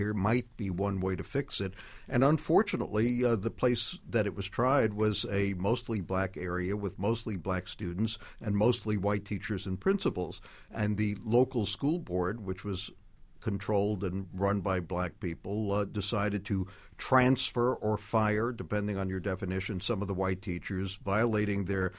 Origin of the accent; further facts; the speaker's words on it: Brownsville, New York, United States; I grew up in Brownsville.